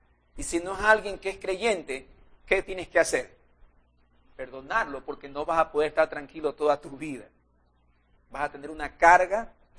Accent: Guayaquil, Guayas, Ecuador; yo culturalmente, como guayaquileños, como ecuatorianos

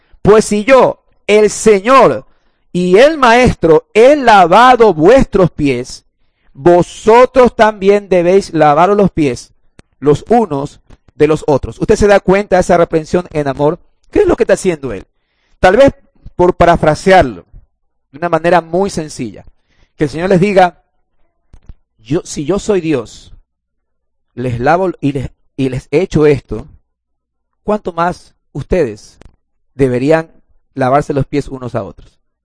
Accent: Guayaquil, Guayas, Ecuador; lo voy a decir mis hermanos como guayaquileños que somos

